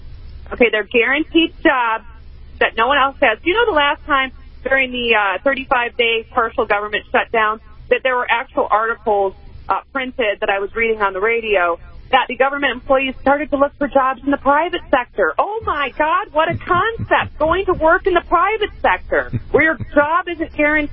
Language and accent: English; Elgin, Illinois, United States; Yeah, I'm born and raised in Elgin, Illinois. I used to work in Aurora. grew up around the Northwest Chicagoland area.